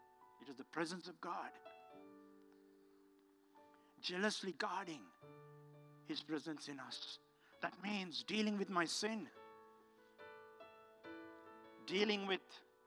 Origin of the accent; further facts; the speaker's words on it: Sri Lanka; I'm just someone from Sri Lanka, a little island.